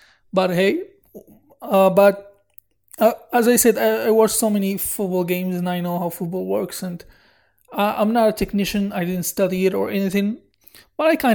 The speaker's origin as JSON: {"language": "English", "country": "Morocco", "said": "I'm from Morocco, so we live and breathe football."}